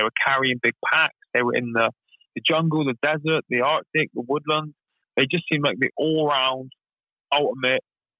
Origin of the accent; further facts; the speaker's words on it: Plymouth, South West England, United Kingdom; I was born and raised in Plymouth